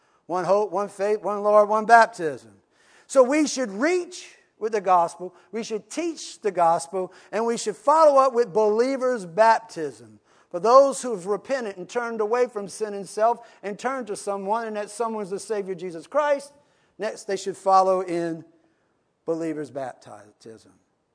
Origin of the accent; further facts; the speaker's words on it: Louisiana, United States; You see, when I first began in ministry, and I'm from South Louisiana, when I was young, you go to convenience stores or you go to hotels